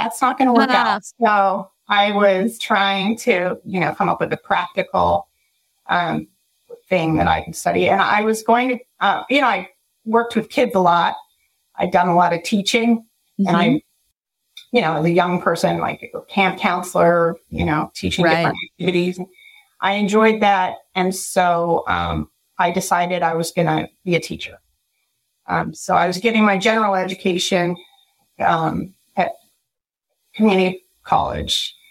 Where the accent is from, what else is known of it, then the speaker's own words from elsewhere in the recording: Lake Forest, California, United States; I was raised in Lake Forest, California, which is like kind of near Laguna Beach.